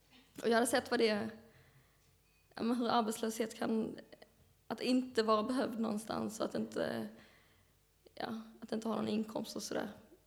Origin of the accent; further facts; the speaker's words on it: Kristianstad, Skåne, Sweden; Jag har gått i skolan. Jag växte upp i Kristianstad i Skåne.